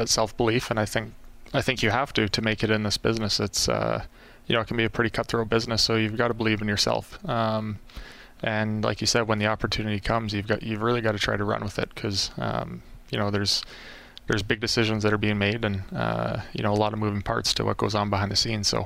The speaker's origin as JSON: {"language": "English", "town": "Camrose", "region": "Alberta", "country": "Canada", "tie": "born or raised there", "said": "Well, I grew up in Alberta. I grew up in Camrose, so it's a short drive back home, which is nice."}